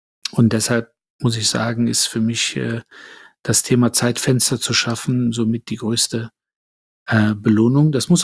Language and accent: German; Cologne, North Rhine-Westphalia, Germany; ich als Kölner